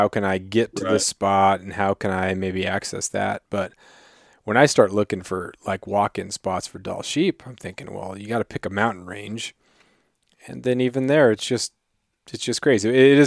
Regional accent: Klawock, Alaska, United States; I remember growing up in Klawock and, you know, we would ride our bikes down to the river and we accessed the river by going through native land.

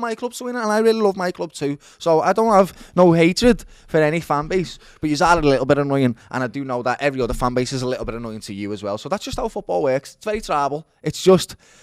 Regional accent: Liverpool, North West England, United Kingdom; I'm from Liverpool.

